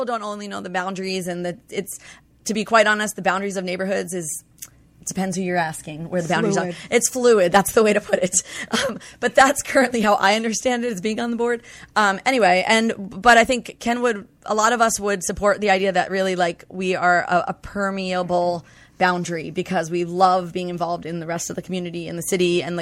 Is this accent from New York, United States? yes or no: yes; New York, United States; I'll wear black all the time. I'm from New York.